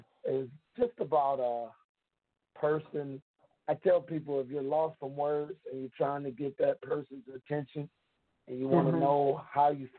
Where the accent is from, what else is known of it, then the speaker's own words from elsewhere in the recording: Detroit, Michigan, United States; I am calling from my hometown, Detroit, Michigan.